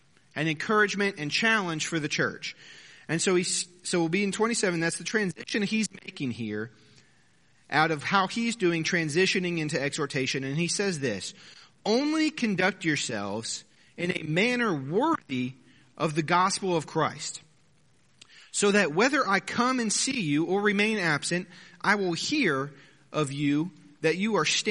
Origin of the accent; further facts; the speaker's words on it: Philadelphia, Pennsylvania, United States; now in Texas, United States; If you say, where are you from? I'm from Pennsylvania, right? I'm a Philadelphian. I'm not a Texan. I will never be a Texan because I wasn't born here four generations ago.